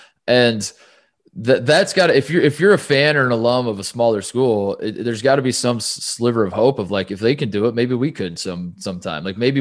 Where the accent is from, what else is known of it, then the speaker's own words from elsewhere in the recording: Indianapolis, Indiana, United States; I grew up in Indy, and I go to Butler games when I was growing up.